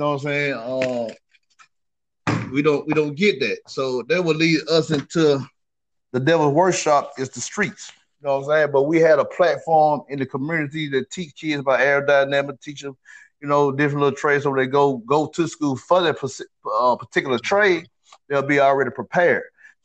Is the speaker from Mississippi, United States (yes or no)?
yes; Mississippi, United States; because you know I'm from Mississippi